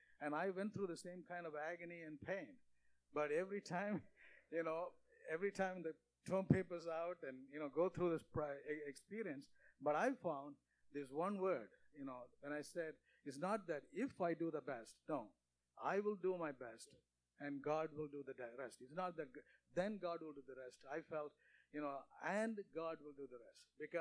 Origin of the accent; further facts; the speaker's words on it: Malaysia; accent: Malaysian English; English is a second language; now in United States; I had difficulty with American English because I grew up in Malaysia, Malaysian English a little different than American English.